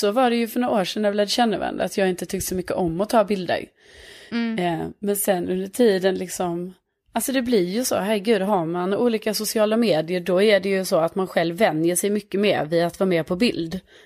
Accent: Lund, Skåne, Sweden; now in Stockholm, Sweden; Jag är från Lund, men jag har bott i Stockholm i 5-6 år.

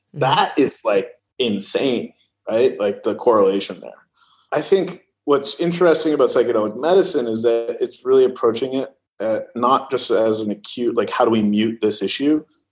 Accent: California, United States; Well, look, I come from Silicon Valley. And the reality is that we do like to move fast.

